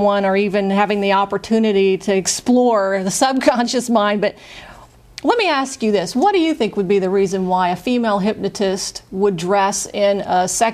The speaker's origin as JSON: {"language": "English", "region": "Louisiana", "country": "United States", "said": "They say Italians talk with their hands, but wait a minute. I'm Cajun. We do too."}